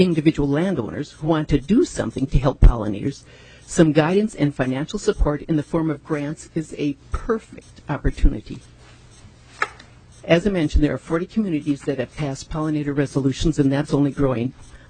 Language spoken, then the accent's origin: English; Shorewood, Minnesota, United States; I'm from Shorewood, Minnesota.